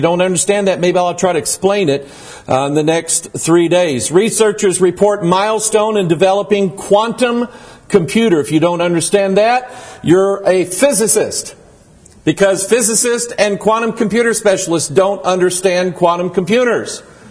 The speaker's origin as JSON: {"language": "English", "region": "Arkansas", "country": "United States", "tie": "born there", "said": "I was born in Arkansas, got a little bit of South in me."}